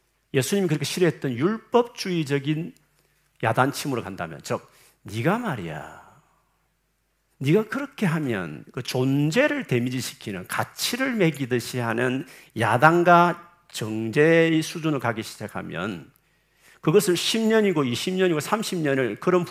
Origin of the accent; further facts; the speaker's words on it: Gyeongsang, South Korea; 저 경상도 사나이로서